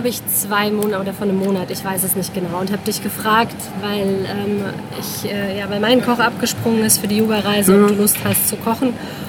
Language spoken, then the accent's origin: German; Mannheim, Baden-Württemberg, Germany; In meiner Heimat Mannheim, da würden sie wahrscheinlich auch alle kommen.